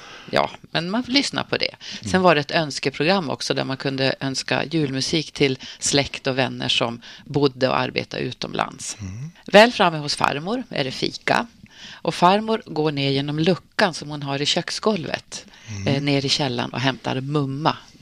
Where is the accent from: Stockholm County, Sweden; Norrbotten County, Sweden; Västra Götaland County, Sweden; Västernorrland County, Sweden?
Norrbotten County, Sweden; Jag är ju tornedaling, jag är uppvuxen i Norrbottens gränsland.